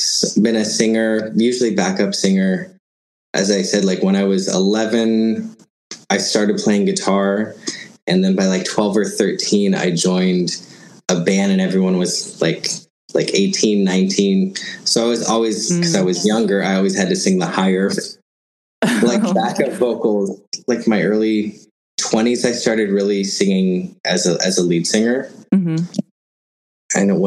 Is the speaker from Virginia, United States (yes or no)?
yes; Winchester, Virginia, United States; now in Los Angeles, United States; I grew up in Winchester, Virginia.